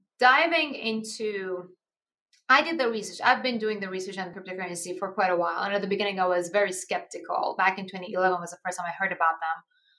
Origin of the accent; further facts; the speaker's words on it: Iran; I'm actually originally from Iran.